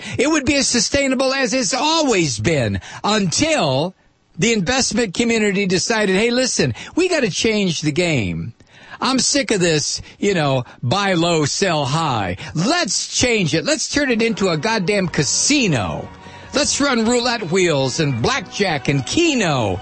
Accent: Toledo, Ohio, United States; When I was a kid, it was called Dominion Day. You know, growing up in Toledo, we used to go up to Detroit, go across the Ambassador Bridge and hang out in Windsor

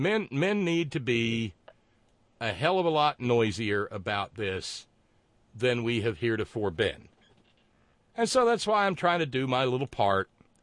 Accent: the South, United States; And also the fact that I was born and raised in the South

